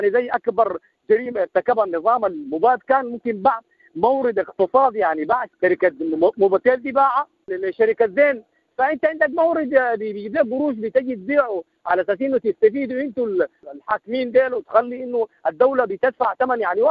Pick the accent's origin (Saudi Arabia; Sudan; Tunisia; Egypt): Sudan; لكن نحن لابد أنه كسودانيين يا أخي الآن مطلوب مننا نحن بنعمل حسابات كبيرة جدا مع دول الجوار